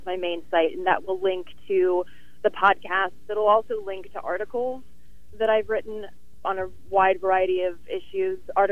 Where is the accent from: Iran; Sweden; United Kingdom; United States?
Sweden; I'm half Swedish, so I grew up partially in Sweden